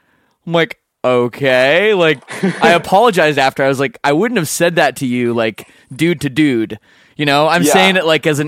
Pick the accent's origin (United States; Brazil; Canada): Canada; no, I'm Canadian anyways. I don't get a vote.